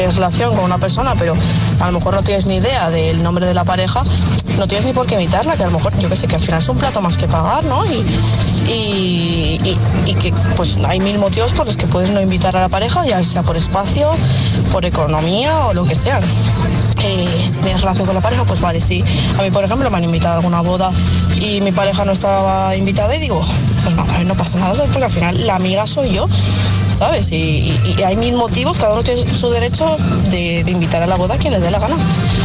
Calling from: Valencia, Valencian Community, Spain; de Valencia

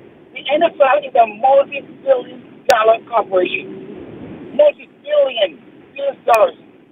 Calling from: Toronto, Ontario, Canada; Okay, I'm calling from Toronto.

